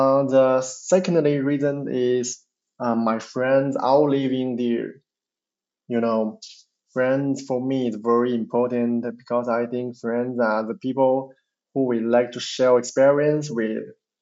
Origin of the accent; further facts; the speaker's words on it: Xi'an, Shaanxi, China; English is a second language; I'm from Xi'an, an inland city in the North China, and I work here as a software engineer.